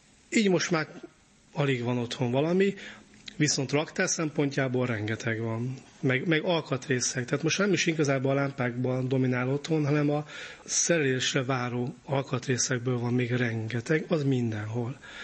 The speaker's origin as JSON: {"language": "Hungarian", "region": "Budapest", "country": "Hungary", "tie": "born or raised there", "said": "Egy kertvárosias részen nőttem föl Budapestnek, ahol rengeteg elhagyatott autó volt, a sarkokon terautók, romok"}